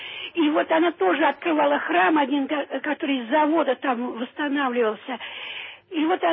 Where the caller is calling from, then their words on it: Moscow, Russia